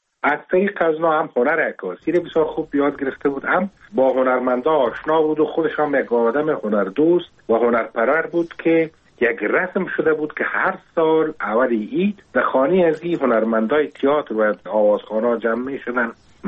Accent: Kabul, Afghanistan; born or raised there

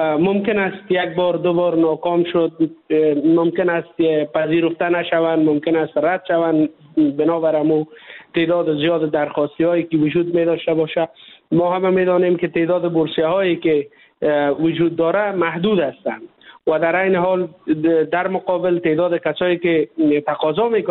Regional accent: Afghanistan; now in India; ما کسایی که از افغانستان هستیم

